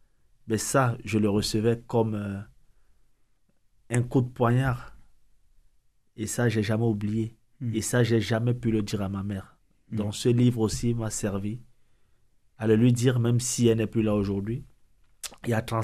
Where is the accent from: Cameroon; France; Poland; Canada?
Cameroon; moved away; Parce que je suis parti du Cameroun en 2003.